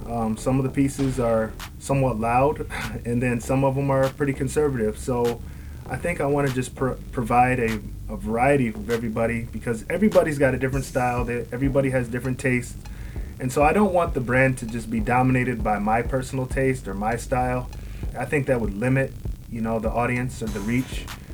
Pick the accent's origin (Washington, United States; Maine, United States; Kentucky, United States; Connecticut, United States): Connecticut, United States; My background, I was raised in Connecticut on the East Coast, so that's a lot of the influence for me. I am a second generation American